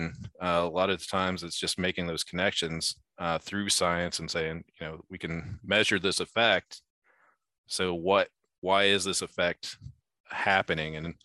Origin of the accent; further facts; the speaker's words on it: Indiana, United States; the projects I grew up in Northern Indiana had a lot of friends that had severe lead poisoning